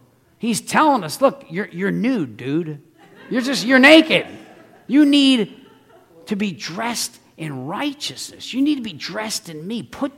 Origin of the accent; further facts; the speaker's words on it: United States; I was sent here to defend the interests of America. I'm an American.